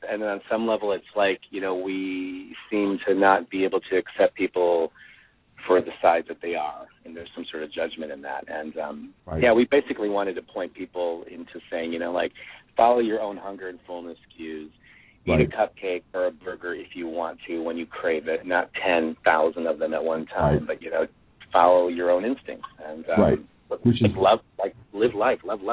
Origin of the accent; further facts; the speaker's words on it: Elmhurst, Illinois, United States; Maria and I grew up together back in Elmhurst, Illinois. We went to high school together.